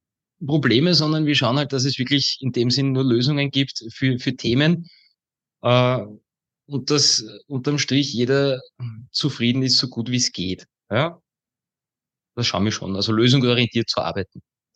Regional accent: Baden, Lower Austria, Austria; also born or lived in Vienna; now in Wiener Neustadt, Austria; Ich bin ursprünglich ein gebürtiger Wiener, bin aber im Raum Baden bei Wien aufgewachsen und lebe nun seit schon gut über 11, 12 Jahren in Wiener Neustadt in Niederösterreich.

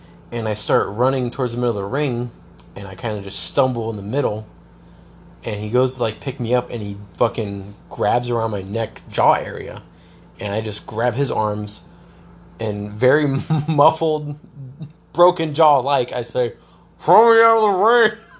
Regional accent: South Bend, Indiana, United States; and I'm from South Bend, and my license says

